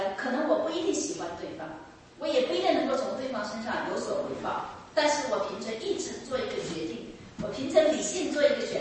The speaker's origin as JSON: {"language": "Chinese", "country": "China", "said": "这是我们中国人不太容易表达的爱"}